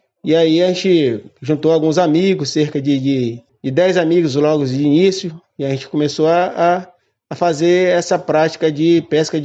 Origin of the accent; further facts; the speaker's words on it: Nova Viçosa, Bahia, Brazil; eu sou daqui, nascido e criado em Nova Viçosa, né, filho de pescador.